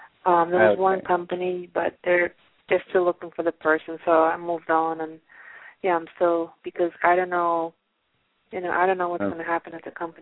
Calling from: New Jersey, United States; I'm calling from New Jersey.

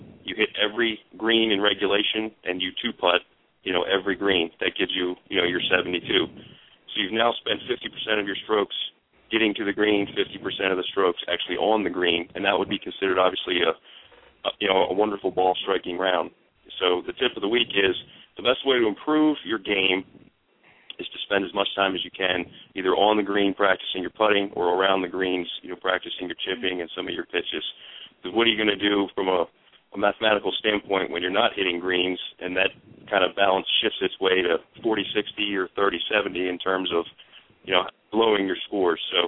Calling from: Baltimore, Maryland, United States; and certainly I'm calling from Baltimore

